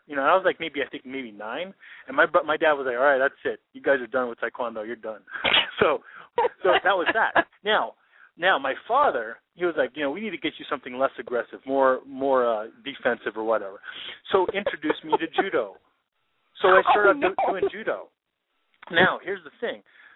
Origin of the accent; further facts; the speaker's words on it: Philippines; okay, so obviously growing up in the Philippines, we watch kung fu movies all the time.